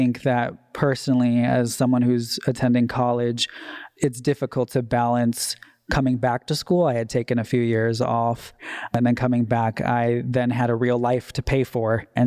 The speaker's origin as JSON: {"language": "English", "town": "Detroit", "region": "Michigan", "country": "United States", "moved": "as an adult", "lives_now": "California, United States", "said": "So I came out from Detroit, Michigan. I left right after graduation and emancipating from foster care."}